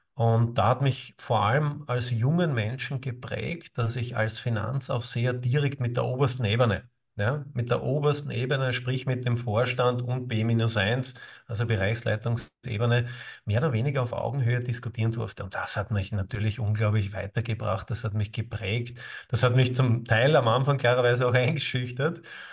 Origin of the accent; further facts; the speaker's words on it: Austria; Ich bin Österreicher, bekennender Österreicher. Ich lebe in der schönsten deutschsprachigen Stadt, nämlich Wien. Jetzt gerade bin ich aber in meinem Haus im Burgenland